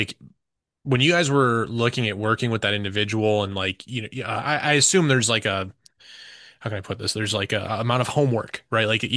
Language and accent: English; Detroit, Michigan, United States; You know, I'm from Detroit.